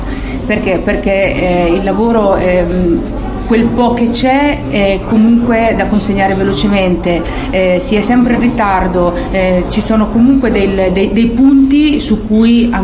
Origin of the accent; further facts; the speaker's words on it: Marche, Italy; Nel mio territorio, io provengo dalle Marche